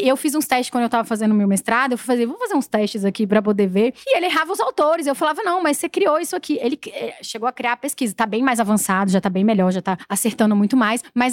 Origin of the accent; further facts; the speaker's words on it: Brasília, Federal District, Brazil; E eu nasci em Brasília, né? Nasci e fui criada em Brasília.